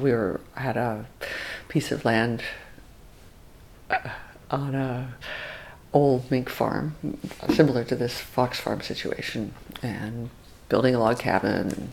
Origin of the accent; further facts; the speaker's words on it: Sault Ste. Marie, Michigan, United States; born there; now in Alaska, United States; I was born in Michigan's Upper Peninsula in the little town of Sault Ste. Marie there. And was always drawn to Alaska, and here I am.